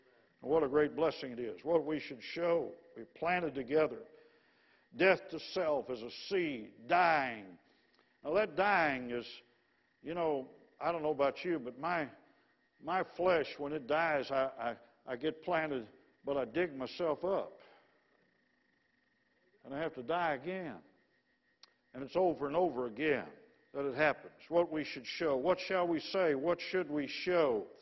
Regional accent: Illinois, United States; I grew up in the suburb of Chicago. You wouldn't know that by listening to me, but I got rid of my accent, all right?

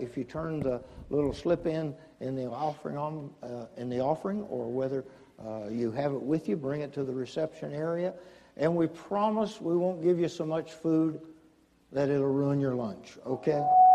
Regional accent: West Virginia, United States; Now, you understand, I'm from West Virginia. And I'm an old man, and my hearing's about gone

